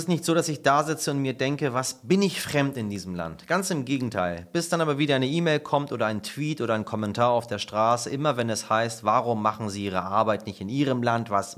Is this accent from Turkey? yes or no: yes; Turkey; oder wenn ich als Türke nicht in die Disco kam oder in einer Gruppe mit Bio-Deutschen als einziger von der Polizei rausgewunken wurde.